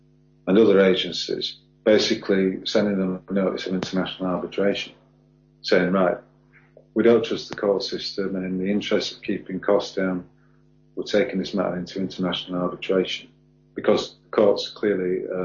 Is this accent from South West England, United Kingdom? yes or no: no; Scotland, United Kingdom; I'm Scottish